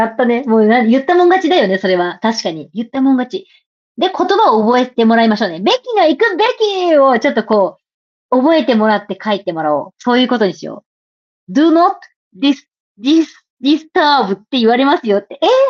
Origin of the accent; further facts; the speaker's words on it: Fukuoka, Japan; 福岡県の私たち、福岡県民はすごく注目してるニュースなんですけど